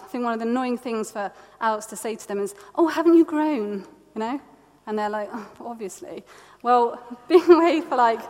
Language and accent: English; United Kingdom; As we act and speak as British people, will be similar.